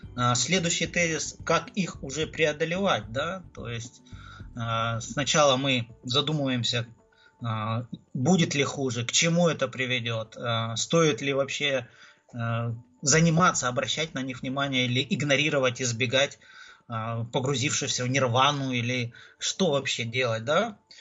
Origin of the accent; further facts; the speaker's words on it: Krasnodar, Krasnodar Krai, Russia; из Краснодара. У нас немножко идет дождь. Я рад всех слышать.